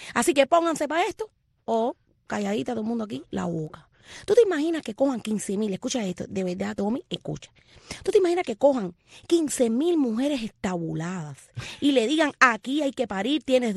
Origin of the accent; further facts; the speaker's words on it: Hoyo Manso, Cuba; yo a mi abuela allí, a mi pueblo, Hoyo Manso